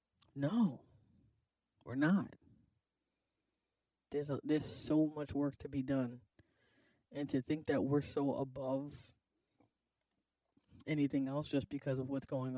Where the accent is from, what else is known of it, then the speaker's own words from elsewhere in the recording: United States; I just have to tell you, like, as an American, say what you want, but we are not by any stretch of the imagination above anyone else.